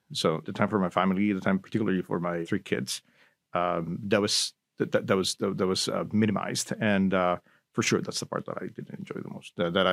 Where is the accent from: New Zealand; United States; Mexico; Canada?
Mexico; Mexico City; I grew up in Mexico, Mexico City, and then in the state of Mexico, which is a surrounding state to the capital.